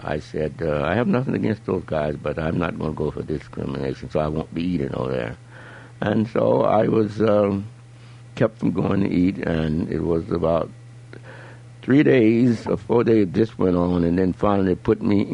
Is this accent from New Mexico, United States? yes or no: no; Arkansas, United States; born there; In Arkansas.